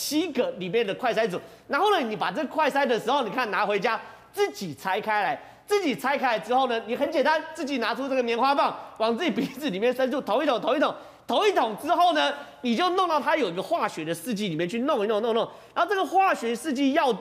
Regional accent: Taiwan; 不管我们台湾人愿意或不愿意

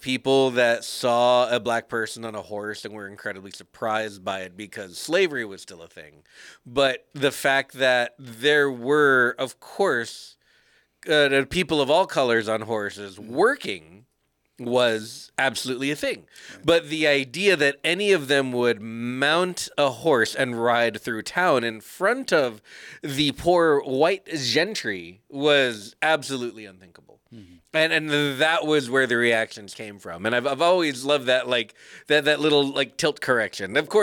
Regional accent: Texas, United States; I mean, I've known, just growing up in Texas and having good history teachers

